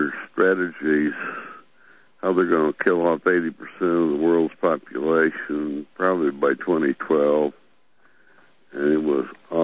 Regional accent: England, United Kingdom; Yeah, I'm English

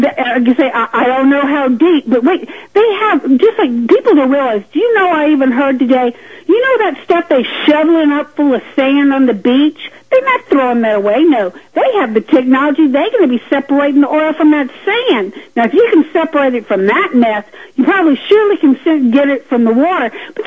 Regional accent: Louisiana, United States; I'm from South Louisiana

